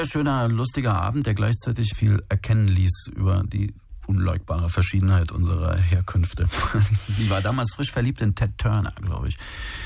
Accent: Dresden, Saxony, Germany; Meine Kindheit in Dresden

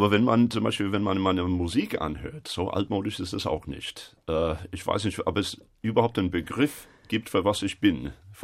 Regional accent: Chicago, Illinois, United States; moved away as an adult; now in Germany; Ich bin in Chicago geboren worden, dort aufgewachsen. Ich habe dort studiert.

